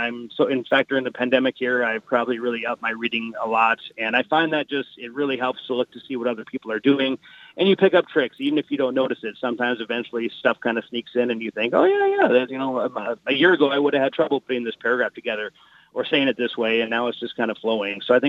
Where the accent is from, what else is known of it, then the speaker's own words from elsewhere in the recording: East Grand Forks, Minnesota, United States; East Grand Forks is my hometown, so I'd like to get it on the shelf somewhere in the East Grand Forks, Grand Forks area.